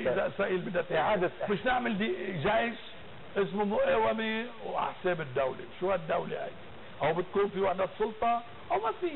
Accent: Hatoun, North Governorate, Lebanon; أنا من ضيعة، ضيعتي

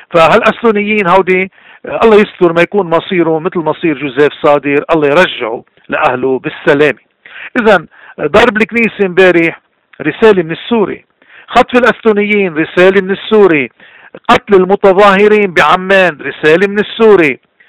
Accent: Lebanon; نحن كلبنانيين نحن ينقرد هو وشعبه

